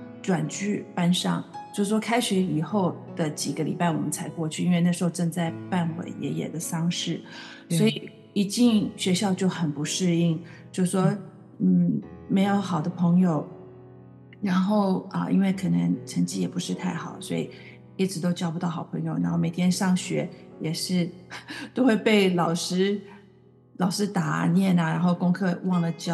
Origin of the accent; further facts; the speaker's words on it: Taiwan; 我小时候在台湾是念天道幼稚园，它是一个天主教的育幼园，